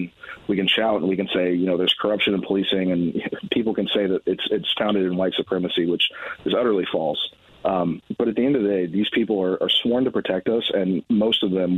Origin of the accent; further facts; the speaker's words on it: Indianapolis, Indiana, United States; I'm not naive enough to compare my hometown here in Indy and Memphis as the same place